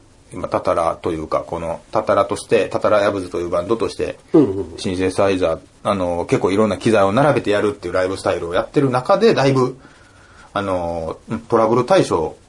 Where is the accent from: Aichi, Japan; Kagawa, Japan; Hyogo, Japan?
Hyogo, Japan; Sanda; あとね三田の僕の地元の